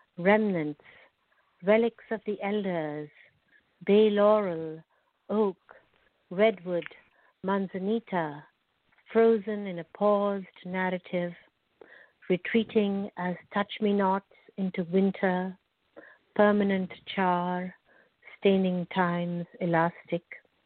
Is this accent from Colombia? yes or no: no; Pakistan; now in United States; as I came as an immigrant, and I am from South Asia, I'm from Pakistan